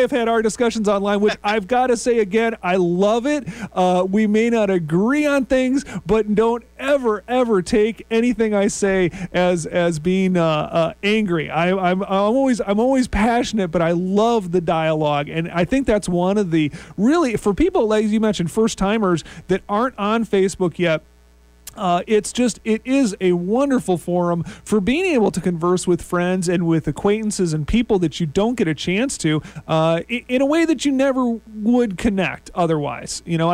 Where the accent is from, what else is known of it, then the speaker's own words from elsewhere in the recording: Minnesota, United States; he actually lives almost right around the corner from where I grew up in Minnesota.